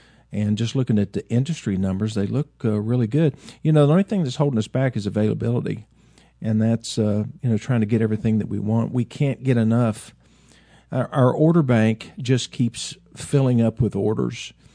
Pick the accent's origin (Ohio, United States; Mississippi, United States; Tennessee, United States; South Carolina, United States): Tennessee, United States; also born or lived in West Virginia; my birth state, my home state is Tennessee. My birth state is West Virginia.